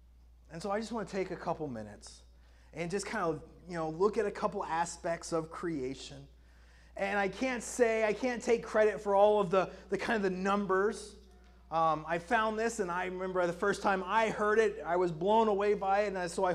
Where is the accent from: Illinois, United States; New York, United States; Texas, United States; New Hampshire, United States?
Texas, United States; Houston; You know, growing up in Houston, I loved taking those kind of days with the family to go down to the Johnson Space Center.